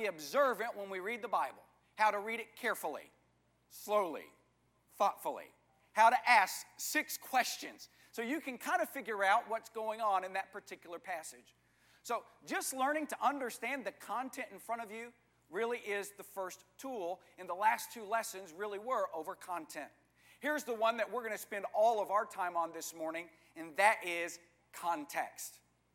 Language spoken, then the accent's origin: English; Texas, United States; When I was growing up in West Texas, I had quite a bit of contact with people who were part of the Church of Christ.